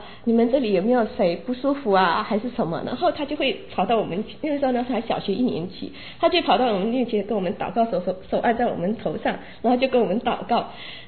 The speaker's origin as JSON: {"language": "Chinese", "country": "Malaysia", "said": "我是从马来西亚来的，然后我家是拜佛的背景，可以说拜佛拜神的背景非常非常非常的强烈，那我从小就是在这种环境长大的"}